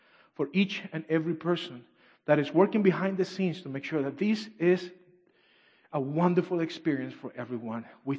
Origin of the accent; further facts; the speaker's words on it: Trinidad & Tobago; accent: British Caribbean; English is a second language; also born or lived in Venezuela; I'm not Mexican. I am actually from Venezuela, even though people don't know where is that at. That's not the south. Below Mexico, below Guatemala. It's kind of a little bit more down. And I was raised in Trinidad and Tobago, so I learned English with a British Caribbean accent